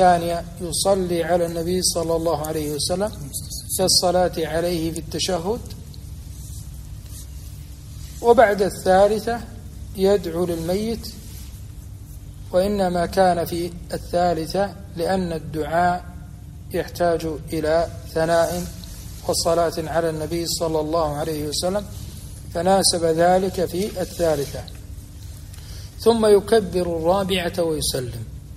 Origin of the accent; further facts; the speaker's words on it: Kuwait; أربع تكبيرات في بلدنا الكويت